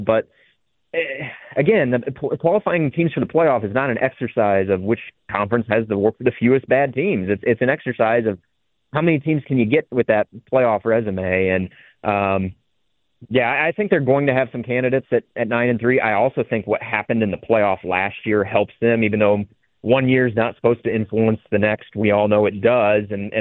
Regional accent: Midwest, United States; I'm from the Midwest, so I might catch the beat for saying this

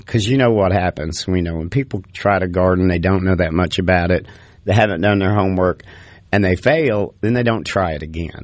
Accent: the Ozarks, United States; when I was growing up in the Ozark Mountains, you know, I'm a hillbilly, right?

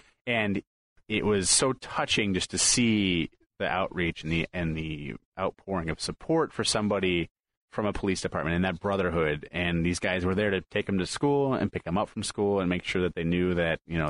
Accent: Palatine, Illinois, United States; he worked in Palatine, my hometown, as a service officer

